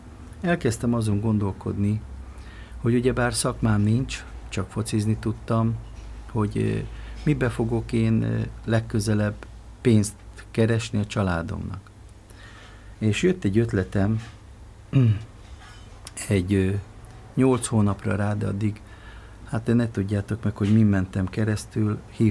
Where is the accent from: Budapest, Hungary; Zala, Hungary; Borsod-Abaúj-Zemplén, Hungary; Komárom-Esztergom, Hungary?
Budapest, Hungary; a 8. kerületben nőttem fel, és annak minden mélységeit, magasságait is megéltem